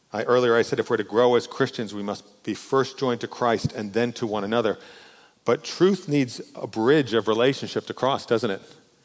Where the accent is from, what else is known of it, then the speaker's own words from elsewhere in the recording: New York, United States; I grew up in New York. I'm gruff.